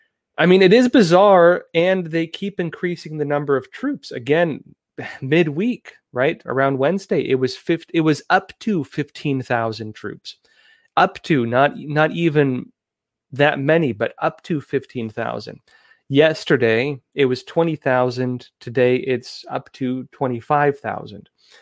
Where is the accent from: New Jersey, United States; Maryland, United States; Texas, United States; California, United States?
California, United States; San Diego; again, I'm from San Diego originally, family in Riverside.